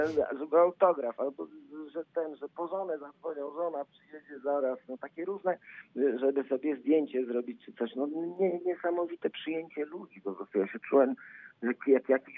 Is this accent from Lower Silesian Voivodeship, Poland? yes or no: no; Warsaw, Masovian Voivodeship, Poland; Ja jestem warszawiakiem